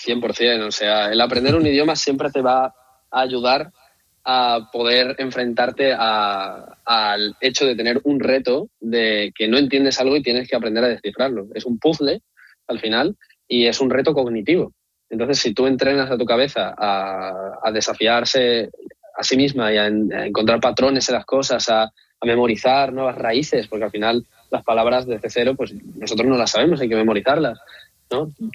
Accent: Extremadura, Spain; especialmente de mi tierra, obviamente, del buen jamón que tenemos, del buen aceite de oliva

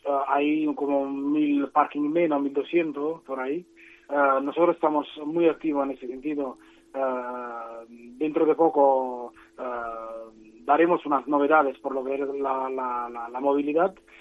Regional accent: Italy; Spanish is a second language; viene mi familia cada año a verme, yo soy italiano

